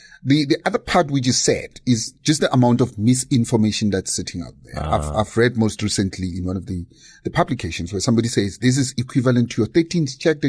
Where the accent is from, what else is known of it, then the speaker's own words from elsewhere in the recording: South Africa; we, as South African generally, we're under massive pressure from a cost of living point of view.